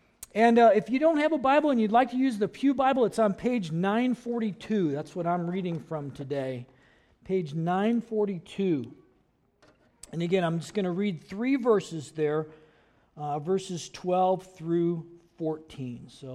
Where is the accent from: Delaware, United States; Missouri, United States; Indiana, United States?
Missouri, United States; St. Louis; Patty and I grew up in the St. Louis area. The Mississippi comes through there.